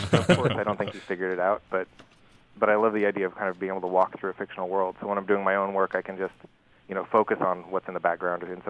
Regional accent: Seattle, Washington, United States; moved away as an adult; now in Vancouver, Canada; Yeah, I grew up in Seattle, and I moved up here because I married a Canadian lady.

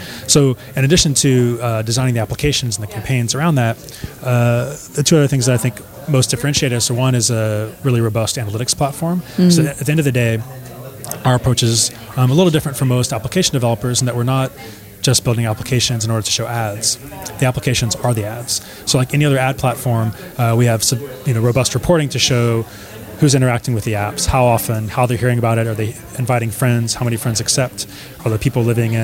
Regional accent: Texas, United States; now in San Francisco, United States; I grew up in Texas. I'm living in San Francisco now.

